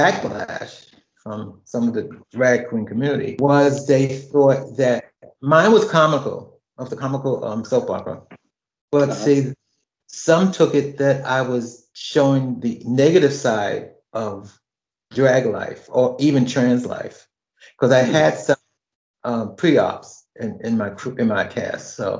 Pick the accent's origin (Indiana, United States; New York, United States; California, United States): New York, United States; New York City; Well, I grew up in New York City.